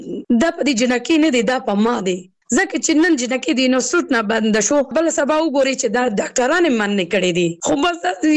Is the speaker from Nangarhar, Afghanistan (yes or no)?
no; Kabul, Afghanistan; زه اوس بل ولایت کې سګم زه خپل د کابل ولایت نه یم